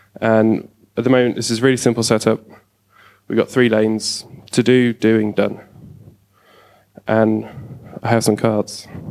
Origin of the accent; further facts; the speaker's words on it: London, United Kingdom; so I'm from London, and contactless is massive in London.